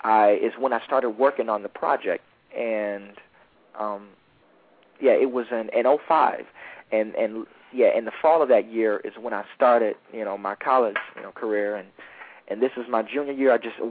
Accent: Flint, Michigan, United States; Well, I'm from Michigan, and I still live in Michigan.

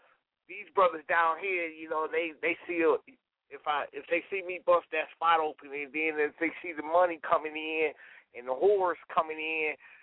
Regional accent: Michigan, United States; moved away as an adult; now in Jonesboro, United States; I'm new down here in the ATL. You know, I'm from Michigan. I only been down here for like a few months and shit.

